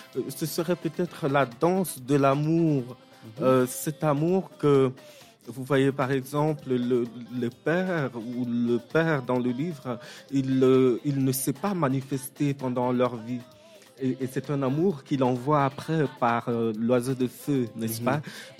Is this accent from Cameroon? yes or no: yes; Cameroon; Nous, je viens du Cameroun